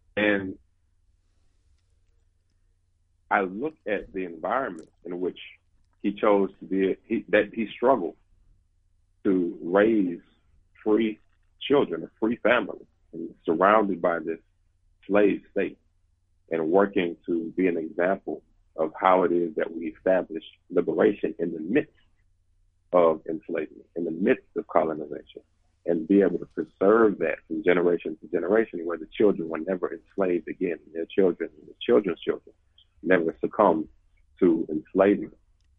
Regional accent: Gulf Coast, United States; born there; I was born in the United States, in the occupied territory of the United States. And I was born on the Gulf Coast.

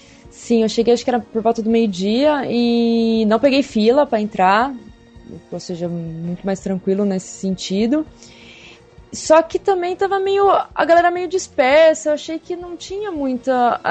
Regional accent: Campinas, São Paulo, Brazil; Vou me deslocar, porque eu sou de Campinas, né? Vou me deslocar de Campinas pra São Paulo

